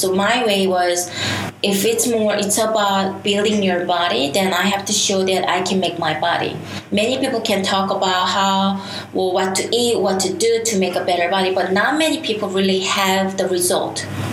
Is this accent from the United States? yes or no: no; South Korea; when I grew up in Korea, it's more men-dominated society